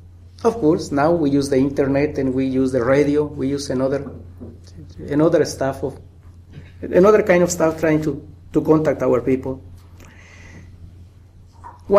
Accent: Quiché, Guatemala; first language K'iche'; English is a second language; It's my first language, the Quiche language. I come from the province of Quiche, and that was totally illegal to talk in Quiche.

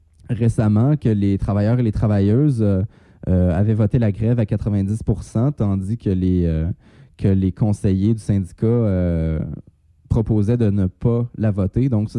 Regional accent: Quebec, Canada; qui ont immigré chez nous au Québec

